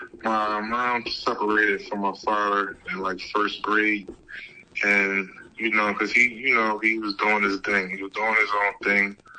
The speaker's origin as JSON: {"language": "English", "country": "United States", "tie": "born there", "said": "my parents, you know, being born and raised in Jamaica, they came over here as immigrants. I was born in the U.S."}